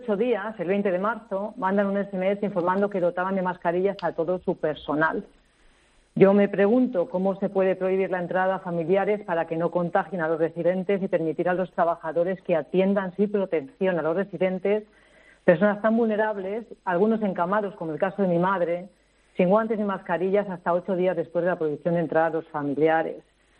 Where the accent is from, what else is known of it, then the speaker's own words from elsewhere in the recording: Madrid, Community of Madrid, Spain; now in Valencia, Spain; Yo vivo en Valencia, soy madrileña, pero vivo en Valencia